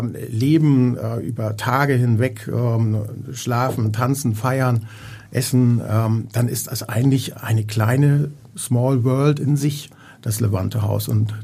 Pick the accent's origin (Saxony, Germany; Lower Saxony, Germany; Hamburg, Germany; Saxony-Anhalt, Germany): Hamburg, Germany; Und deshalb ist Hamburg meine Wurzel und auch meine Heimat.